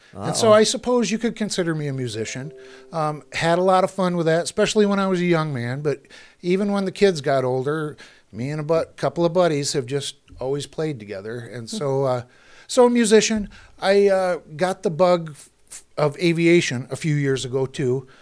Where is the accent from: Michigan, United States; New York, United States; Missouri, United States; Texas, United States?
Michigan, United States; It's a great area, and born and raised in Michigan, so I'm not going anywhere.